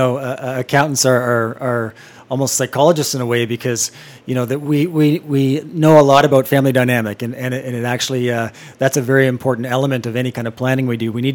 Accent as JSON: {"language": "English", "region": "Ontario", "country": "Canada", "tie": "born or raised there", "said": "I grew up in Ontario, and I went to University of Toronto, and was working through my education"}